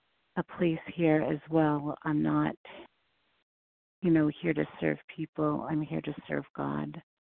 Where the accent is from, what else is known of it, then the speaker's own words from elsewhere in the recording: New York, United States; just kidding, I'm from New York, so grateful to have a chance to claim my seat.